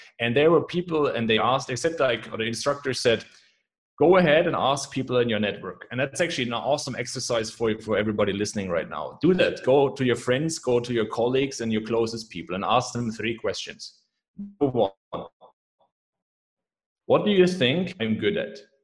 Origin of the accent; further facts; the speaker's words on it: Germany; English is a second language; now in Budapest, Hungary; Yeah, I'm German, right? As you can probably tell by my accent, but I'm not located in Germany. I'm located in Budapest in Hungary.